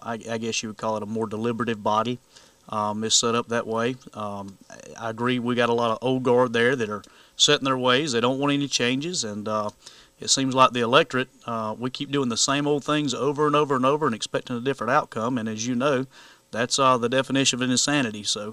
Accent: Williamston, United States; I'm born and raised in Williamston, and lived there all of my life, with the exception of the time I spent in the military

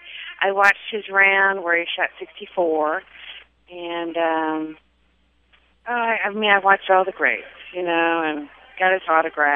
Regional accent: Savannah, Georgia, United States; Yes. Born and raised in Savannah. My family goes back, 1840s, and they were river pilots.

